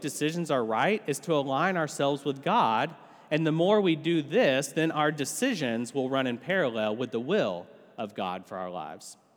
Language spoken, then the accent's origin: English; Texas, United States; moved away as an adult; now in Tampa, United States; Robin and I were born in Texas. We were raised in Texas. We went to college in Texas. And most of our family still lives in Texas.